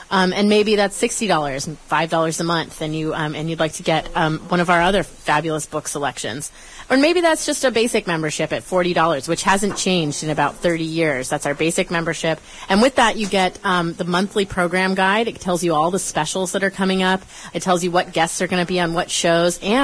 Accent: Baltimore, Maryland, United States; I grew up in a place that did not have community radio. I grew up in Baltimore, Maryland, and when I came out here, I was just floored by all the great stuff that I could hear on KBOO.

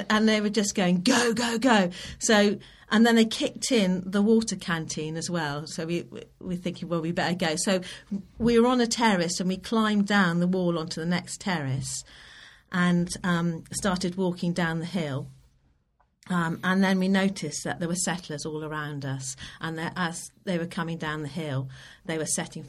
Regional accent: United Kingdom; I was shouting, we're British, hoping that would stop them attacking us.

